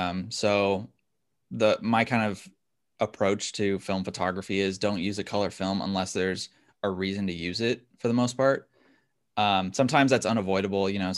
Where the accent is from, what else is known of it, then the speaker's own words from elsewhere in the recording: California, United States; I grew up in the San Francisco Bay Area near like Skywalker Ranch and Lucas Valley and that kind of area.